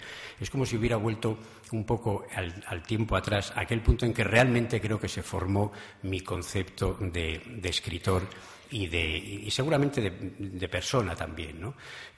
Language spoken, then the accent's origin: Spanish; Bilbao, Basque Country, Spain; born there; now in Madrid, Spain; Yo nací en Bilbao, hace ya 35 años que vivo en Madrid, y mi familia y yo pasábamos las vacaciones en un hermoso pueblo costero que se llama Lekeitio